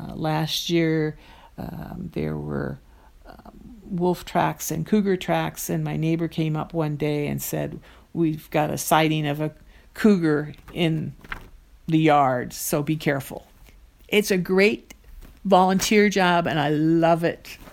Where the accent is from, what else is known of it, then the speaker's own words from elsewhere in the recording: Spokane, Washington, United States; now in Portland, United States; Since I live in Portland, I have to get there, so I drive. It's a 14-hour drive. I usually stop in my hometown of Spokane in order to see friends